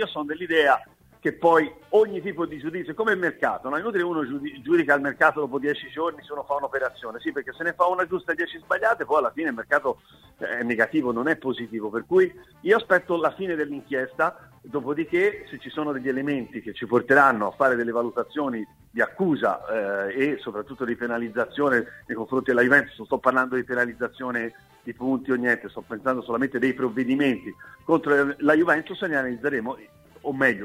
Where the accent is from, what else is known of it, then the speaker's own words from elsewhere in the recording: Florence, Tuscany, Italy; born there; sono nato a Firenze